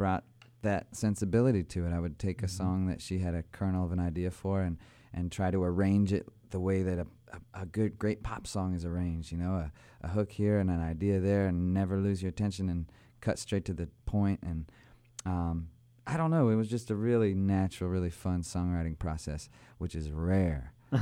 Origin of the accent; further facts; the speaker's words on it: Pacific Northwest, United States; I grew up in the Pacific Northwest, so I was real swept up in the early aughts, that meaning 2000s, with bands that were happening